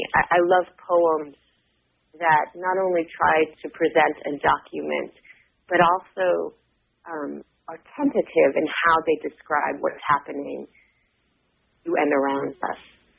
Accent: New Jersey, United States; I started out on the East Coast. I grew up in New Jersey.

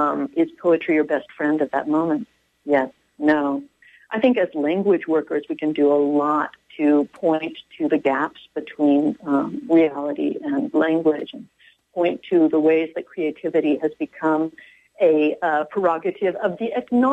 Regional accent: Los Angeles, California, United States; moved away as an adult; now in Louisiana, United States; No, I'm a native Californian. I was born in Los Angeles. I've been at Louisiana since 2004

